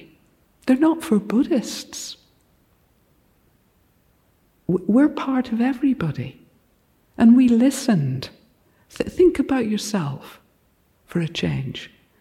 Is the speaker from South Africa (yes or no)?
no; Northern Ireland, United Kingdom; I'm from Northern Ireland. When I was a teenager